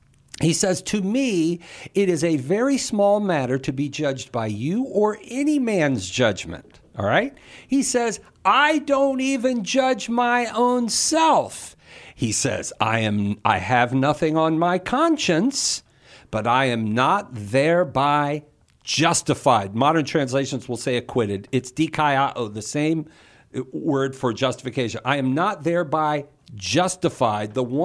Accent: Falls Church, Virginia, United States; That's my old stomping grounds, man. I was raised in Falls Church, Virginia. We used to play Herndon in football.

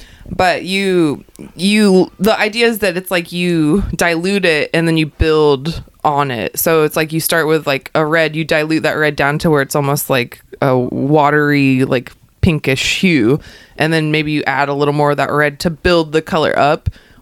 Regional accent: Georgia, United States; I wasn't born there, but I was definitely raised there.

